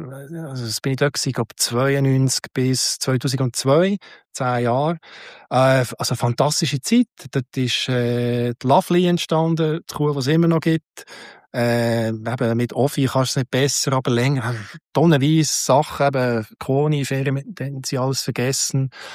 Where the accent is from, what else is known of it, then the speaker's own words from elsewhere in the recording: Bern, Switzerland; ja, Freiburg und ich bin mehr Bern.